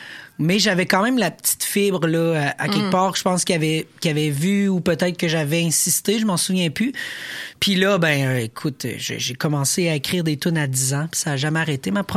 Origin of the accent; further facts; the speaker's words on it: Beauceville, Quebec, Canada; moved away as an adult; Fait que je suis né à Beauceville, j'ai grandi là. Puis à un moment donné, à 18 ans, je suis parti.